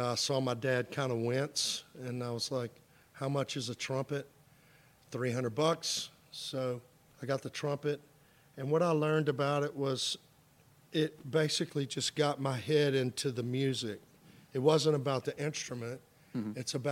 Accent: Baton Rouge, Louisiana, United States; This is my hometown. Baton Rouge is my hometown, born and raised here.

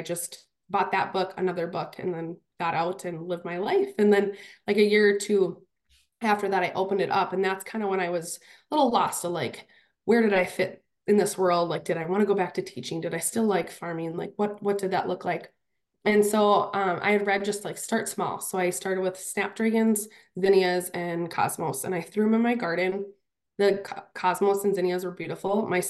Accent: Holly, United States; I grew up in Holly, actually. So I'm back.

